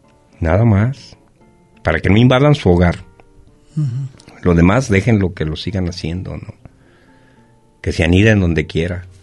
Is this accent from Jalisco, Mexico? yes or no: yes; Colotlán, Jalisco, Mexico; somos de Colotlán, porque estamos bien lejos de la ciudad, a 180 kilómetros